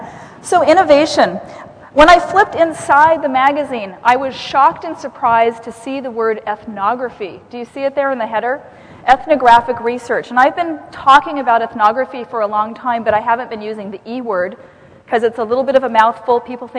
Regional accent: Seattle, Washington, United States; I'm from Seattle, coffee culture, very, you know, this feels like home to me.

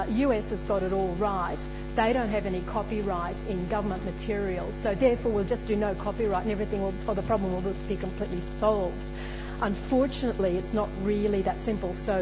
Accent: Australia; from Australia, from QUT

